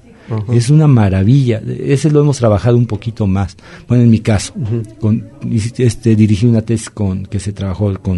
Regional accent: Mexico; como mexicanos tenemos muchas cosas por las cuales nos debemos de sentir orgullosos

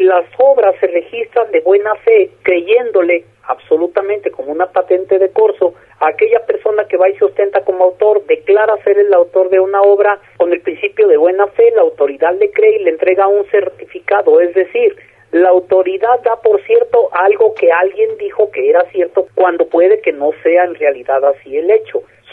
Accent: Ameca, Jalisco, Mexico; Soy originario de Ameca

